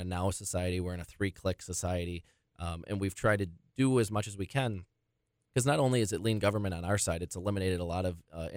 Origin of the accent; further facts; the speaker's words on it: Burlington, United States; I born and raised in Burlington, still live there to this day. I'm as big of a Burlington homer as it gets.